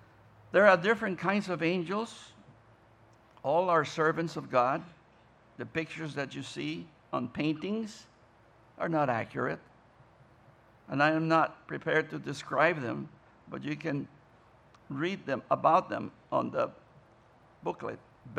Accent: Mexico; I remember in my hometown in Mexico, when a baby would die, people would say, oh, they became angels.

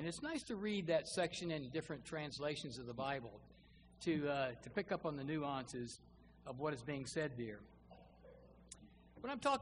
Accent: the South, United States; growing up in the South, though, it was an interesting combination

